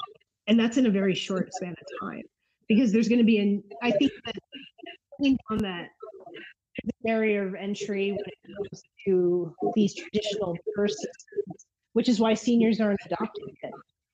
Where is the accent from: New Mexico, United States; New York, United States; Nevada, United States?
New Mexico, United States; And I'm from New Mexico.